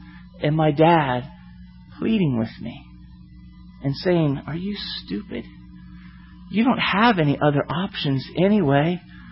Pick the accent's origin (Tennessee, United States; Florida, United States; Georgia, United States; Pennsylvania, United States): Florida, United States; Because I was from Florida and I liked the Gators.